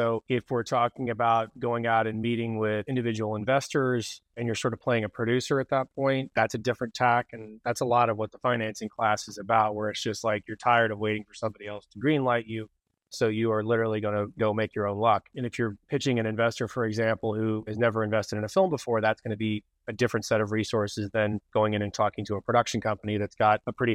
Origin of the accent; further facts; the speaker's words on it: Kentucky, United States; like, hey, I'm from Kentucky, and for, you know, sort of since I was an adult, bourbon has been a part of my life